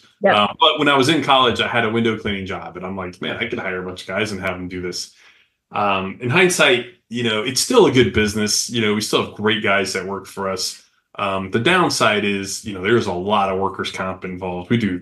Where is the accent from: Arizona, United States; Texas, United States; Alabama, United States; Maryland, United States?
Arizona, United States; Flagstaff; I grew up in Flagstaff, and this kid was Martin Casado, and he lived a couple houses down